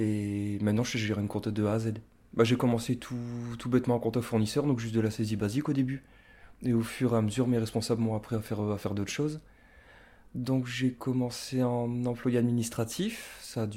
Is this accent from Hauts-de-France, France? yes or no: yes; Hersin-Coupigny, Hauts-de-France, France; j'ai 30 ans, je suis natif d'Hers-Saint-Coupigny et je suis comptable, ici sur Liévin à Ford.